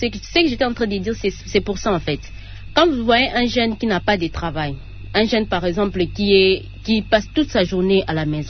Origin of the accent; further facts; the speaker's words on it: DR Congo; Par exemple, avec la pauvreté, d'abord, ici chez nous, en RDC, c'est fréquent.